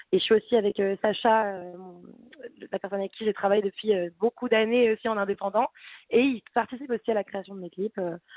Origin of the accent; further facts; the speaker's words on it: Nice, Provence-Alpes-Côte d'Azur, France; Il m'a accompagné dans pas mal d'endroits sur la Côte d'Azur, parce que je viens de Nice.